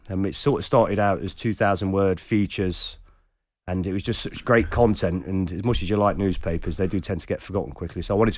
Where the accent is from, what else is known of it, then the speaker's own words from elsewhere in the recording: Leicester, East Midlands, United Kingdom; Yeah, well, I'm from Leicester, so before I've moved to the area, I think I'd never been to Cannock either.